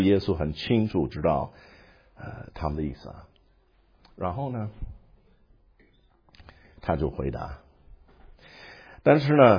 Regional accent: United States; Chinese is a second language; 我们美国人说啊，就是这样的

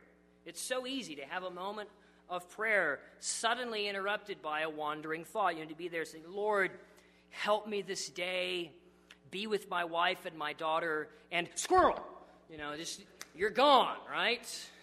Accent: New Mexico, United States; because I grew up in New Mexico, and out in the desert, the desolate deserts of New Mexico

